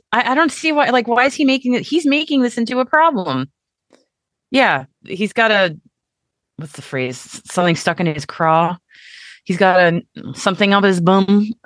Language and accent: English; United States; which as an American kid was like, what?